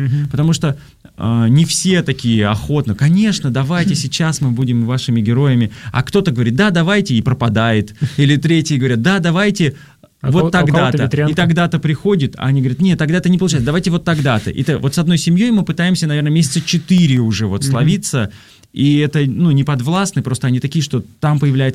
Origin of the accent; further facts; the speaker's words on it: Novokuznetsk, Kemerovo Oblast, Russia; Юля родом из Новосибирска, и я рядышком из Новокузнецка.